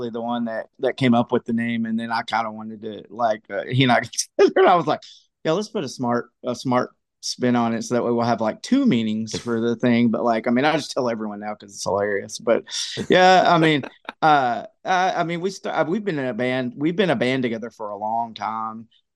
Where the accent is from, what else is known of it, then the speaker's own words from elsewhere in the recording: Arkansas, United States; So I'm obviously from the South. Okay.